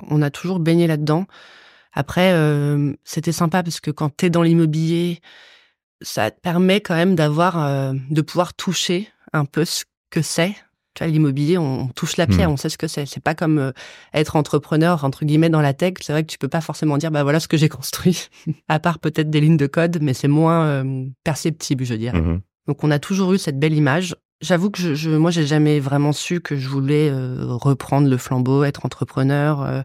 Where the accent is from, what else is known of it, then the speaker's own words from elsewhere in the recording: Boulogne-Billancourt, Île-de-France, France; born there; also born or lived in Paris / Rennes; Alors, je suis née à Boulogne-Billancourt avec des parents qui étaient tous les deux nés à Rennes. Donc, j'ai, depuis mon enfance, toujours été un peu entre Paris et Rennes. Tous mes grands-parents étaient en Bretagne